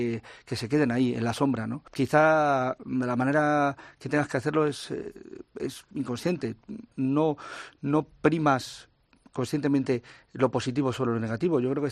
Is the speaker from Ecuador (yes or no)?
no; Talavera de la Reina, Castilla-La Mancha, Spain; voy a hablar de mi pueblo, de mi ciudad. Pues en Talavera